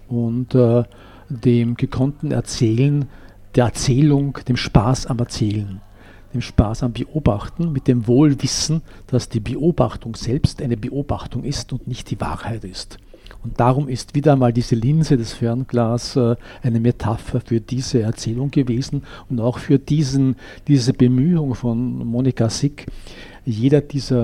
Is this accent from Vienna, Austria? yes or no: yes; Vienna, Austria; born there; ich bin in Wien geboren, aber meine Eltern kamen, meine Mutter aus Polen und mein Vater aus Böhmen.